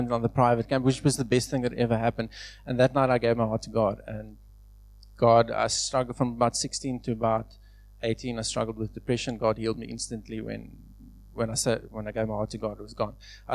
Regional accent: Somerset West, Western Cape, South Africa; So I grew up in Somerset West.

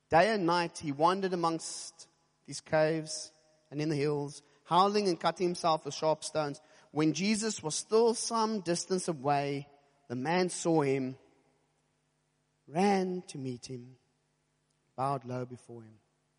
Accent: Cape Town, Western Cape, South Africa; I come from Shofar, Cape Town, and I don't know if you noticed, but shofar people are weird.

